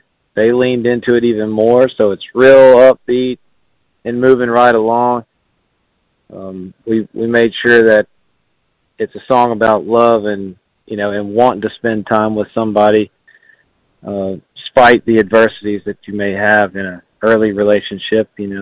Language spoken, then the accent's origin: English; Texas, United States; But basically, we're from Southeast Texas. We're near the Gulf Coast. If you look right on the border of Louisiana and Texas, we're right there.